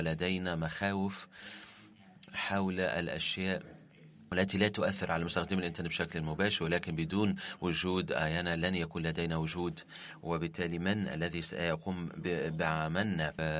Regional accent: Lebanon; أهلا وسهلا، أنا من لبنان

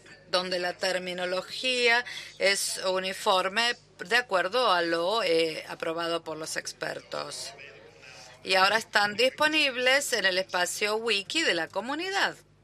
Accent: Trinidad & Tobago; Spanish is a second language; de At Large, de Trinidad y Tobago. Estamos en la región de Latinoamérica y el Caribe y a menudo tenemos comunicaciones en inglés y en español.

